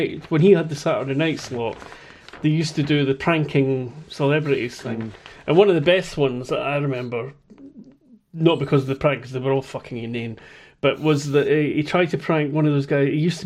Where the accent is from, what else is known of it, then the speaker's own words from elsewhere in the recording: Scotland, United Kingdom; I'm from Scotland.